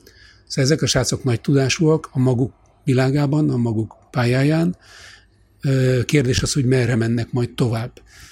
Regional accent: Hungary; first language Hungarian; Én magyar vagyok, magyar az anyanyelmem, magyar volt az anyám, az apám, ebből a társadalomban szocializálódtam, és ez marad meg.

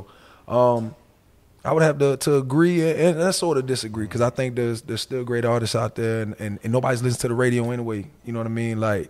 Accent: Florida, United States; I'm from South Florida, right?

